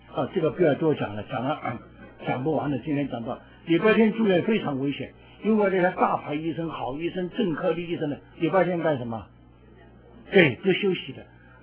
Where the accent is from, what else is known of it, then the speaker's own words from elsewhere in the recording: China; 我们中国人呢，以前蒋介石讲是四面的总部，四万万总部啊